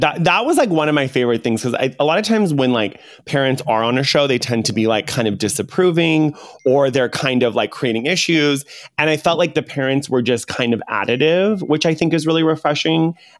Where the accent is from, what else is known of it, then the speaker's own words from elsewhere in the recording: Los Angeles, California, United States; I'm like from California, grew up in LA, and like, I was still taking notes.